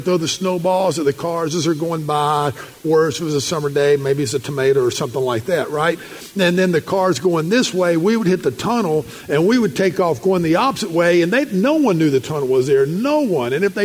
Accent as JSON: {"language": "English", "town": "Nashville", "region": "Tennessee", "country": "United States", "tie": "born or raised there", "said": "I grew up in Nashville, and it just kind of ran along it"}